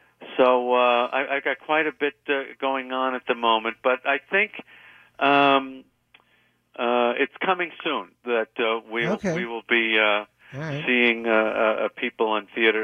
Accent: New York, United States; I'm very defensive and proud of being a New Yorker.

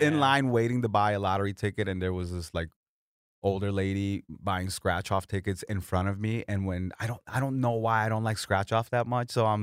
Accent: Miami, Florida, United States; I'm from Miami, so I always bet on the Dolphins.

